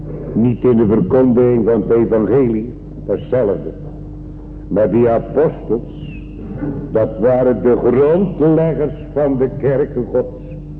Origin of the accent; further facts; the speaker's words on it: South Holland, Netherlands; Ja, we hadden bij ons in Zuid-Holland zo'n arme man vroeger toen dat kwam in Nederland of in Amerika. We hadden een klein kerkje, nog een klein kerkje, geen konstorietje.